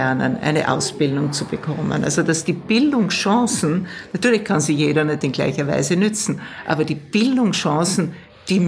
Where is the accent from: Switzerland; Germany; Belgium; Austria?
Austria; Styria; Ich komme ja aus der Weststeiermark